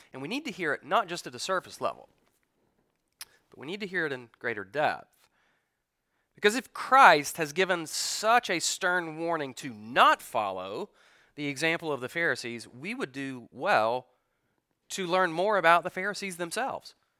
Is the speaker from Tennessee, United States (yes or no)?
yes; Knoxville, Tennessee, United States; Growing up in Knoxville, I was, of course, brought up a Tennessee fan